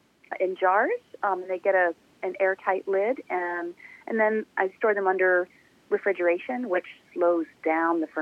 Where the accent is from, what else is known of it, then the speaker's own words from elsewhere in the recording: Vermont, United States; I grew up in Vermont, and yeah, grew up in a family that where we very much grew most of the fruits and vegetables that we ate throughout the year.